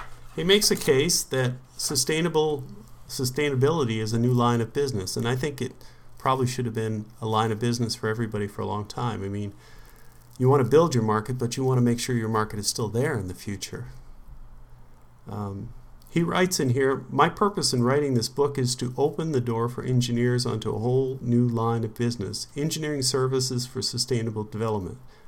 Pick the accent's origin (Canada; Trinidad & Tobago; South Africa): Canada; now in United States; And when I grew up in Canada, I remember that we used to go in the rivers all the time because they were super clean.